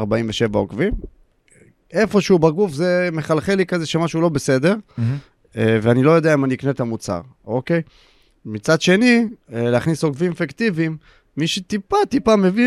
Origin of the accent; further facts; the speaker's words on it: Karmiel, Northern District, Israel; born there; התחלתי בקטן בקרמיאל, העיר שנולדתי